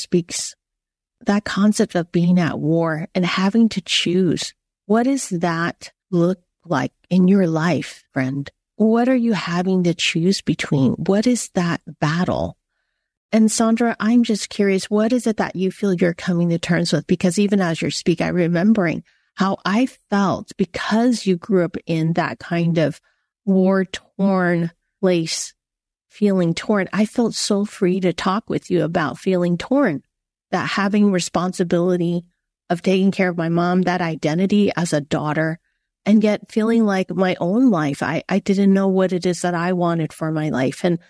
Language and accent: English; San Francisco, California, United States; Because you grew up in Croatia, and I grew up in San Francisco, Chinatown, and yet I just felt seen by you.